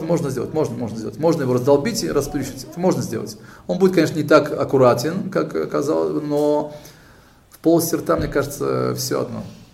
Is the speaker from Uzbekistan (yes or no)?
yes; Tashkent, Uzbekistan; Я просто из Ташкента